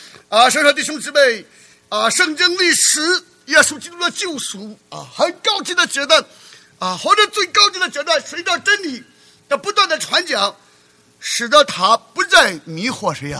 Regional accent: China; 这些方面对于我们中国人、对于我们华人、对于基督徒来讲

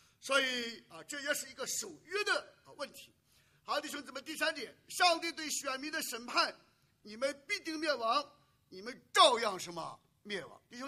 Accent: China; 我们中国人讲家家都有一本什么难念的经

